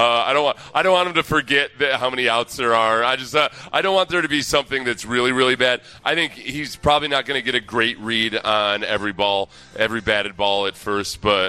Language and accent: English; Houston, Texas, United States; And I was like, "No, I'm from Houston."